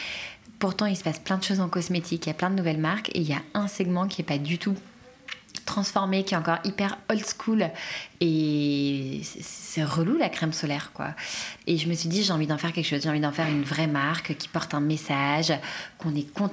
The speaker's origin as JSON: {"language": "French", "town": "Paris", "region": "Île-de-France", "country": "France", "tie": "born or raised there", "said": "j'ai grandi à Paris, dans un lycée parisien"}